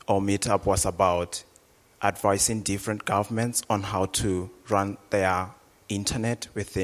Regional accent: Botswana; English is a second language; I'm from Botswana.

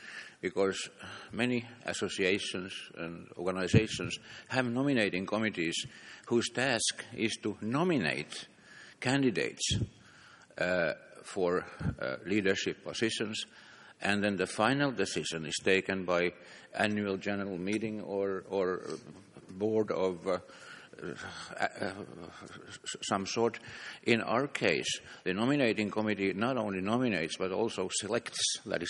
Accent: Finland; I come from Finland.

